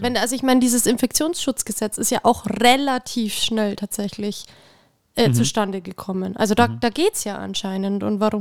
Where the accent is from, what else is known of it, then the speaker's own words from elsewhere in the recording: Germany; Ich als Deutsche